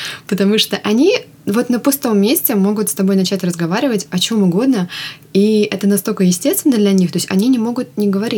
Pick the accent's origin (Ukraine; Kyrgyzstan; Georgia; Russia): Russia; moved away as an adult; now in United States; Мы обе родом из России, но сейчас живем в Калифорнии. … я живу в Америке примерно 1.5 года.